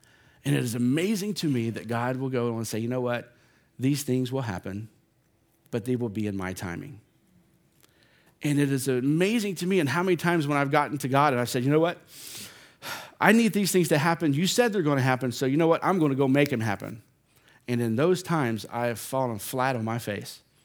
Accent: West Virginia, United States; I used to go bauber fishing a lot growing up in West Virginia

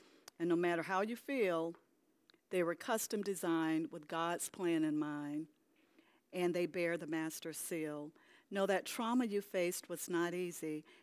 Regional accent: South Carolina, United States; also born or lived in St. Louis, United States; now in Texas, United States; I lived in St. Louis, so you see a state flag of Missouri. I lived in Texas now, of course, and I'm from South Carolina

